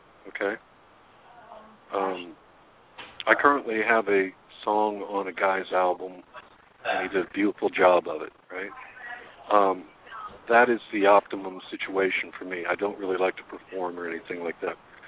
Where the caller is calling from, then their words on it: Georgia, United States; I'm calling from Georgia. I live at a landfill